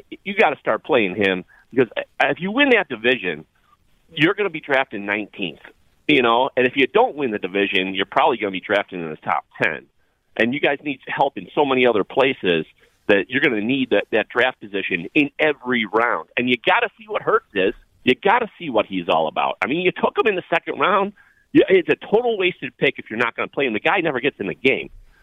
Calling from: Buffalo, New York, United States; I'm calling from Buffalo, so I'm a Bills fan.

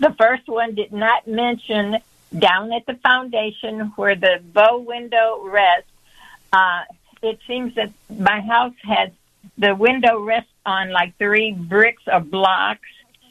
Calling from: Matteson, Illinois, United States; I'm calling from Matteson, Illinois.

